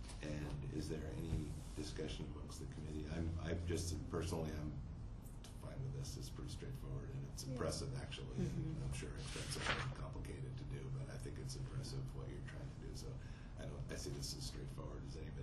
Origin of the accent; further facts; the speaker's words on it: East Coast, United States; You know, I grew up on the East Coast, so in the East Coast house, if you close the front door, the windows would go